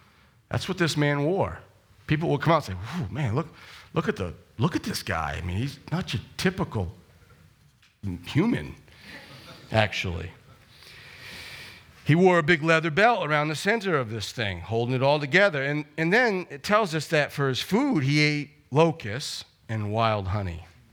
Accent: Hudson, Maine, United States; growing up in Hudson, Maine, Bradford, Maine. I grew up on a dirt road. Very often, you know, my road was dirt. That's the life of Maine, right?

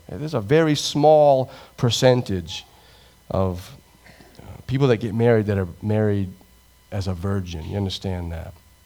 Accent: United States; Do we, as an American, do we have confidence in our military?

